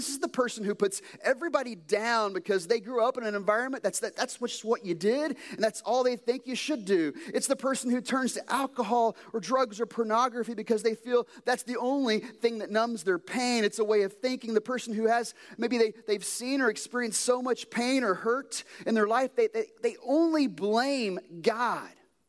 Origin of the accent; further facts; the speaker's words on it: Kentucky, United States; accent: Kentucky; also born or lived in West Virginia; the school in West Virginia, my eighth grade English West Virginia teacher liked to make fun of my Kentucky accent.